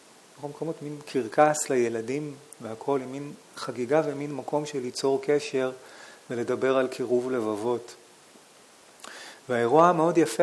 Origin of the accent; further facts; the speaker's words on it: Holon, Tel Aviv District, Israel; סבתא שלי הייתה גרה בדירה מתחתנו בחולון, איפה שגדלתי